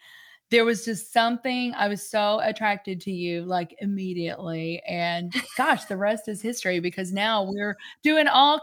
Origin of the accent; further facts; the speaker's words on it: Paducah, Kentucky, United States; Because I always tell people I'm from Paducah. I'm like, it's very small, about 45,000 people